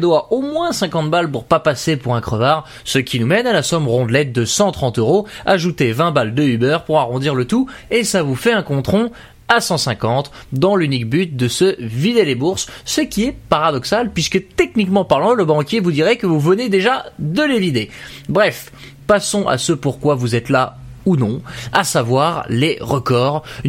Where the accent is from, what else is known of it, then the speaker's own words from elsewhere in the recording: Normandy, France; born there; un département de ma région natale qui m'est cher, comme vous le savez, qui est la magnifique et belle Normandie.